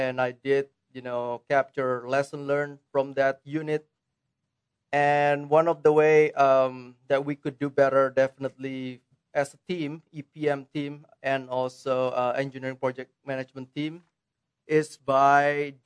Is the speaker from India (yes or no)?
no; Indonesia; English is a second language; moved away as an adult; also born or lived in South Carolina; now in United States; So I'm originally from Indonesia, and I was born there, and I got my degree in South Carolina. I went to college there